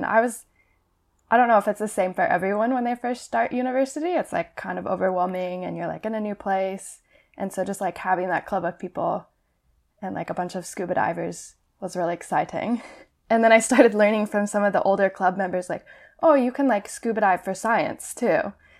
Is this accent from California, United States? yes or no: no; Colorado, United States; And even though growing up in Colorado, we didn't have the ocean, all of my science classes there were I don't know.